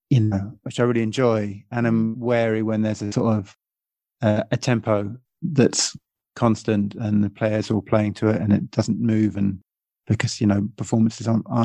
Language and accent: English; England, United Kingdom; which, being English, you feel, you know, awkward about trying, going for.